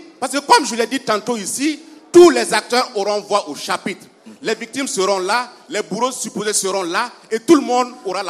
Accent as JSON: {"language": "French", "country": "Burkina Faso", "said": "Donc je pense que nous devons en tant que burkinabé se faire confiance"}